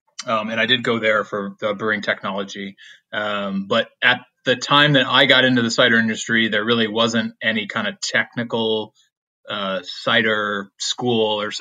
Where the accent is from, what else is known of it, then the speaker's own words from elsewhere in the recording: Williamson, New York, United States; my hometown is a little place called Williamson, New York. It's sort of equidistant between Rochester and Syracuse.